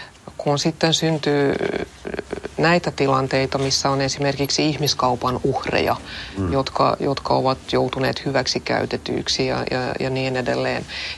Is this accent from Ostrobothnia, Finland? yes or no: yes; Jakobstad, Ostrobothnia, Finland; Esimerkiksi mun kotikaupungissa, niin meillähän on